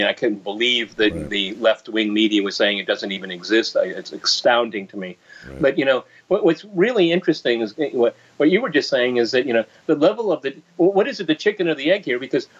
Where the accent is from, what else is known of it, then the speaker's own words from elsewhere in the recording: Colorado, United States; when I was growing up, as a child, I grew up in Colorado